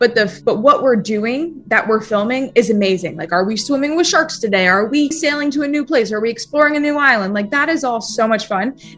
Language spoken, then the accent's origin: English; Jupiter, Florida, United States; And that's like the lighthouse in my hometown